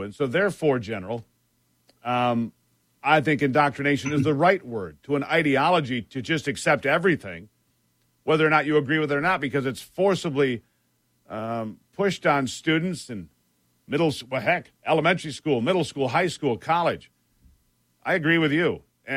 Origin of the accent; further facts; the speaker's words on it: United States; And it concerns me as an American because I feel like we are lowering the standards of what it takes to be a West Point graduate or an Air Force Academy graduate.